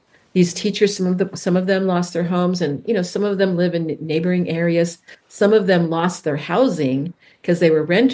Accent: California, United States; because I come from California, I forgot all my clothes.

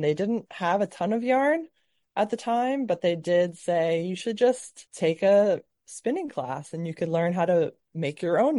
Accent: Bangor, Maine, United States; I grew up in the Bangor area.

